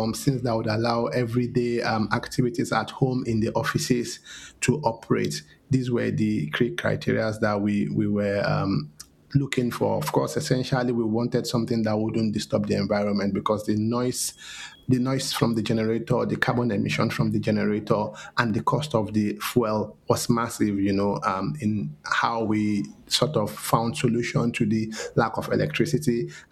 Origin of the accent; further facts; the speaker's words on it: Nigeria; I grew up in Nigeria, so I experienced this firsthand.